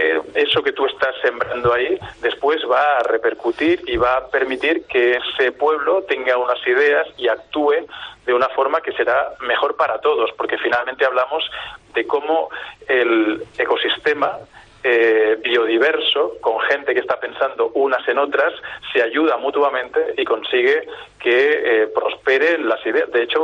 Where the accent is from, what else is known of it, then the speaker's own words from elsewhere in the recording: Catalonia, Spain; yo, por ejemplo, vengo también de Cataluña